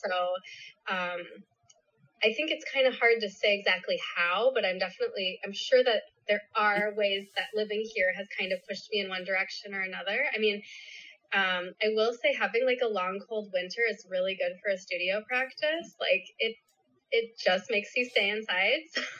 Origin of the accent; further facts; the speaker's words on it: Milwaukee, Wisconsin, United States; now in Chicago, United States; So I grew up in Milwaukee, which is very close to Chicago. It's about an hour and a half away, but I moved around a little bit in between, but I've been in Chicago since 2005